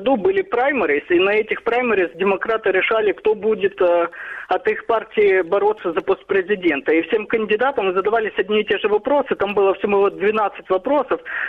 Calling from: Odesa, Odesa Oblast, Ukraine; Здравствуйте

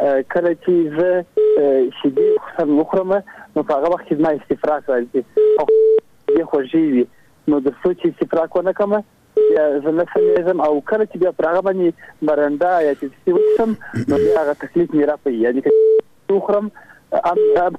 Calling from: Helmand, Afghanistan; زه د هلمند ولایت نه خبرې کوم.

